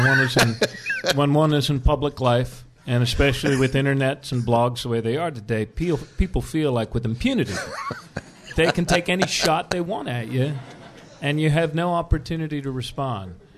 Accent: Washington area, United States; Growing up in the Washington area, as a little boy in a small log cabin Kettler brother home, I, in fact, had two loyalties at that time in the Washington area.

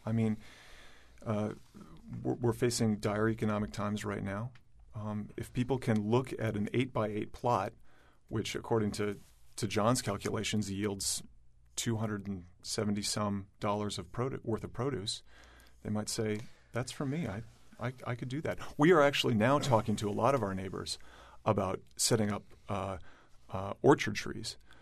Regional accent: Minnesota, United States; now in Baltimore, United States; I mean, I grew up in Minnesota, where it's more of a Western state.

